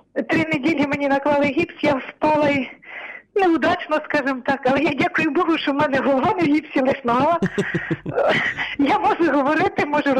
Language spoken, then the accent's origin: Ukrainian; Khmelnytskyi, Khmelnytskyi Oblast, Ukraine; із Хмельницького.